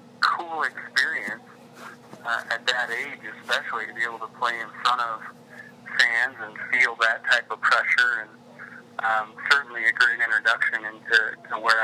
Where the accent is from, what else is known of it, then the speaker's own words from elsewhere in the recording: Spokane, Washington, United States; also born or lived in Portland / Salmon Creek / Lewiston / Coeur d'Alene; No, I actually lived in Spokane at that point. I was born in Portland, lived in Salmon Creek, moved to Lewiston, Idaho, up to Coeur d'Alene, Idaho, and over to Spokane.